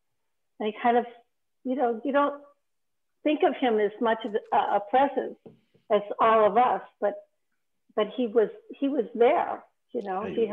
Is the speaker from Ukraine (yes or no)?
no; Ireland; I believe in being a good soldier, and I'm Irish